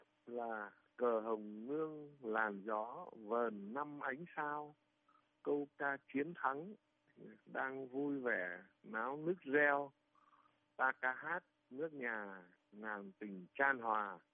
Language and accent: Vietnamese; Guilin, Guangxi, China; tôi được nhân dân Trung Quốc đùm bọc nuôi dưỡng. Tôi học tập và lớn lên ở Quế Lâm, Trung Quốc. Những cái năm đó tôi 15, 16 tuổi